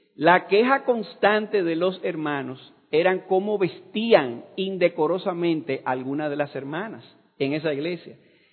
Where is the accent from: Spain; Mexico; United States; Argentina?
United States; Florida; Ahí donde vivo es una ciudad que está alrededor de Fort Lauderdale. ¿Sabes cuántos nombres raros, verdad? Pero yo le digo a la gente para que no se compliquen, yo vengo del sur de la Florida